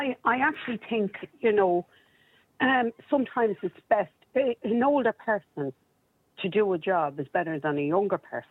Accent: Ireland; You know, we're Irish people and we're supposed to be the land of the saints and the scholars and all of that.

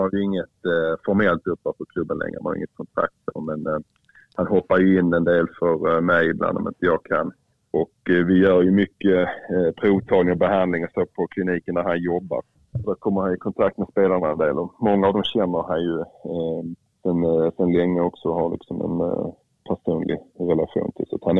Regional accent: Furulund, Skåne, Sweden; Hemma i Kävlinge, Furlund där jag växte upp.

